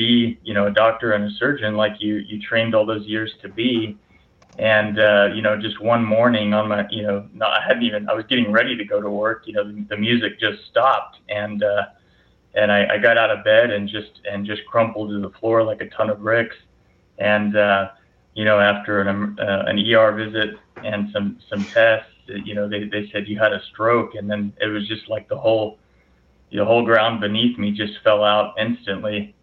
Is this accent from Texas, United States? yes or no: yes; Texas, United States; born there; I was born in Texas, actually not all that far from Uvalde